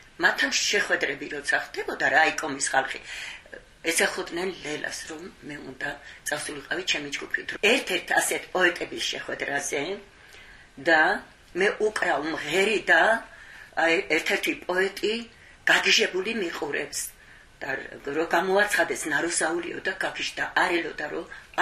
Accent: Arkhoti, Mtskheta-Mtianeti, Georgia; born there; also born or lived in Dedoplistskaro; არხოტელი ხევსური ვარ, იქ დავიბადე.

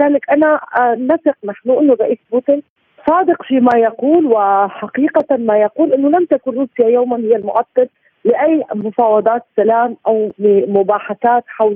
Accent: Syria; ونحن سوريين،

